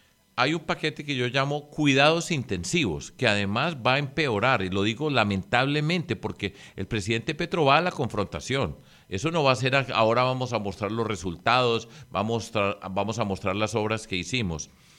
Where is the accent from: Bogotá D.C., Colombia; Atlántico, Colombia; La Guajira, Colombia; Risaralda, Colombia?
La Guajira, Colombia; Riohacha; Pero no es solamente en Barranquilla, en Santa Marta, en Riohacha, de donde vengo